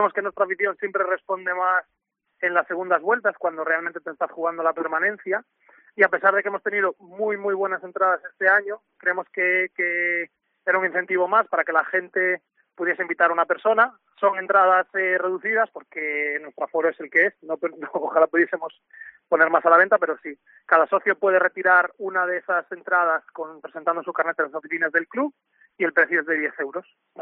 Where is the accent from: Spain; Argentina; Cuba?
Spain; Galicia; a nosotros como buenos gallegos nos gusta el misticismo